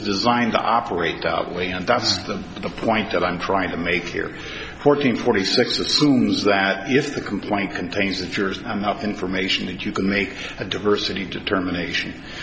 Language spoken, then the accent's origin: English; Missoula, Montana, United States; I'm from Missoula, Montana, and I'm representing Bankers Life in this matter, Your Honors.